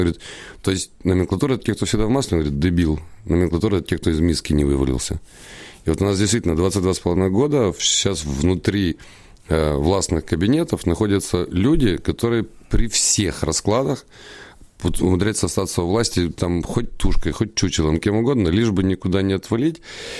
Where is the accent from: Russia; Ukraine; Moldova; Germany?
Ukraine; Kyiv; born there; Я родился в Киеве в январе 69 года, и могу вам сказать, что практически в каждом киевском районе русских школ было больше, чем украинских. Я воспитан в русской школе